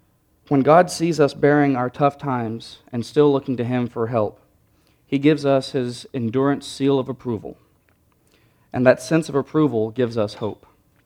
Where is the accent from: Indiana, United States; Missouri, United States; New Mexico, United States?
New Mexico, United States; Ruidoso; also born or lived in Texas; I was born here in Texas in a small town up in the Panhandle, but I lived most of my life since I was 6 years old in Ruidoso, New Mexico.